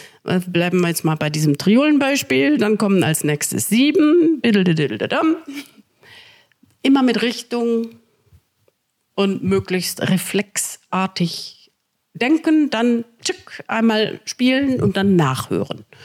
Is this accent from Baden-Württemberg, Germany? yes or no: yes; Lahr, Baden-Württemberg, Germany; in Lahr im Schwarzwald, wo ich aufgewachsen bin.